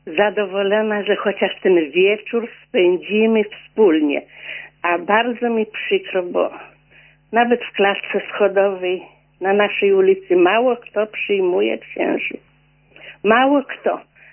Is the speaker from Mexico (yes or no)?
no; Lublin Voivodeship, Poland; now in Elbląg, Poland; I ja jestem w takim wychowana, że wizyta duszpasterska w moim rodzinnym domu w Lubelskim